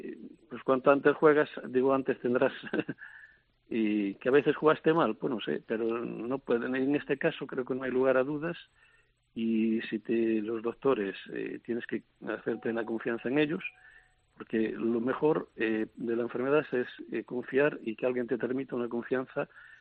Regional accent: Ourense, Galicia, Spain; Es de Ourense también, somos los dos de Ourense.

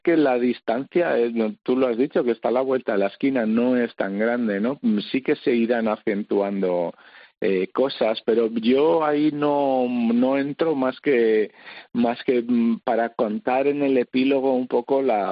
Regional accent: Villadiego, Castile and León, Spain; no solo a España, sino a mi pueblo, ¿no? A Villadiego, en Burgos

